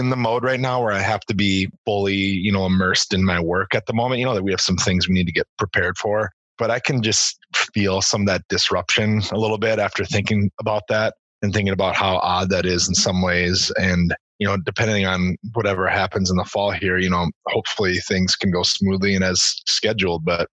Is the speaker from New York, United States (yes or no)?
no; Hopkins, Minnesota, United States; doing a little bit of research into my hometown, which is Hopkins, Minnesota.